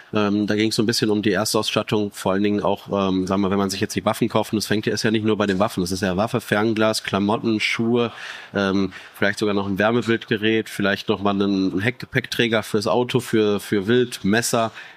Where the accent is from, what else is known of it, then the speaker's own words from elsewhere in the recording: Witten, North Rhine-Westphalia, Germany; Ich komme tatsächlich hier aus Witten, beziehungsweise direkt an der Grenze von Dortmund.